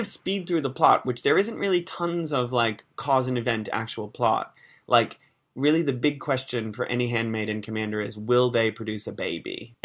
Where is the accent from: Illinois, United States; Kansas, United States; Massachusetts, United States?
Massachusetts, United States; Now, of course, I'm from Massachusetts.